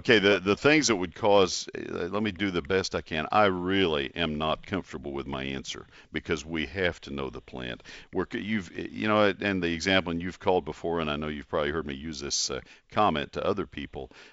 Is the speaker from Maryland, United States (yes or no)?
no; Texas, United States; I'm native Texan, been in this area 45 years, or 40 years.